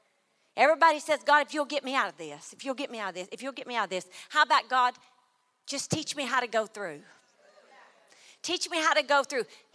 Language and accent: English; Mississippi, United States; I grew up in Choctaw County, Mississippi, right by a cemetery.